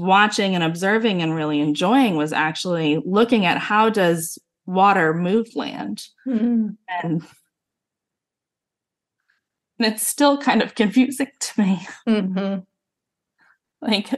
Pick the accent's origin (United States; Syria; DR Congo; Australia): United States; to no fault of my parents, but mainly because like I grew up in America.